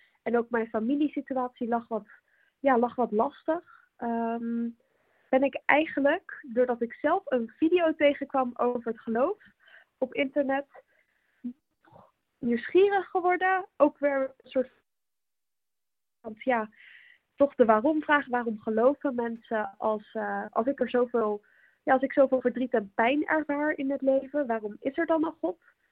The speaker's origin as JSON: {"language": "Dutch", "country": "Netherlands", "moved": "as an adult", "lives_now": "Leuven, Belgium", "said": "Ik kom uit Nederland, maar ik studeer al 3 jaar in Leuven. Dus vandaar dat ik ook eigenlijk bijna altijd in Vlaanderen te vinden ben."}